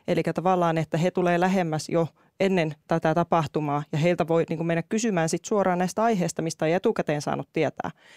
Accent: Loimaa, Southwest Finland, Finland; Alun perin itse asiassa olen Loimaalta kotoisin

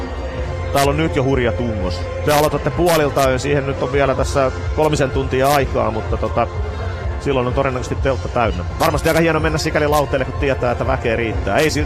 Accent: Tampere, Pirkanmaa, Finland; mä sanoin, että mä oon Tampereelta

